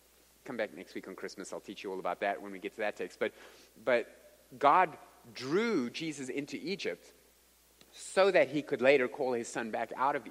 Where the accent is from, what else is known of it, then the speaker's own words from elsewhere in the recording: South Africa; oh, well, I'm from South Africa, and we start talking, etc.